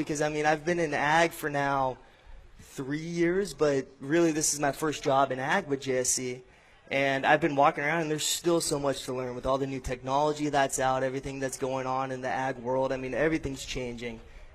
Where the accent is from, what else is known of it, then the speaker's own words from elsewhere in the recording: California, United States; I mean, I grew up in Orange County